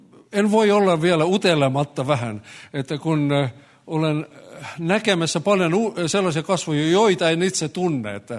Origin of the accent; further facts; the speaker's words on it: Estonia; now in Finland; olen tämän seurakunnan pastori. Olen Virosta kotoisin, olen tässä ollut töissä viimeiset 26 vuotta